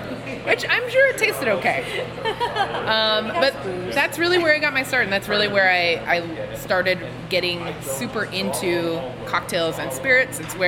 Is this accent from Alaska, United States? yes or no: no; Lawrence, Kansas, United States; moved back to my hometown in Lawrence, and got a job at this restaurant called 715.